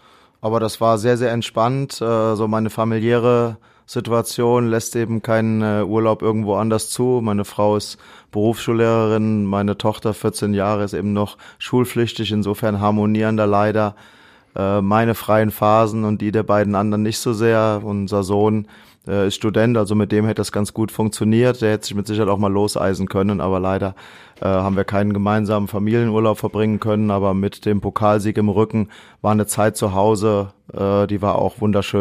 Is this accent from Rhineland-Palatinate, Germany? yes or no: yes; Lahnstein, Rhineland-Palatinate, Germany; also born or lived in Koblenz; Meine Geburtsstadt ist Koblenz, aber aufgewachsen bin ich 7 Kilometer entfernt in Lahnstein.